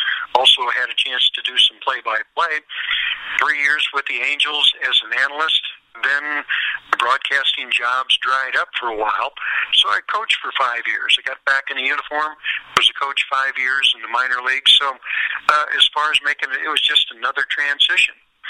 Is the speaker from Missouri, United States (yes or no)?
yes; St. Louis, Missouri, United States; Number five was my first day in the big leagues, growing up in St. Louis, 1969, and getting to wear the Cardinal uniform